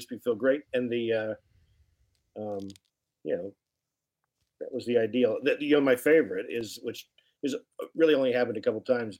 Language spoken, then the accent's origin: English; Battle Creek, Michigan, United States; I'm from Serial City.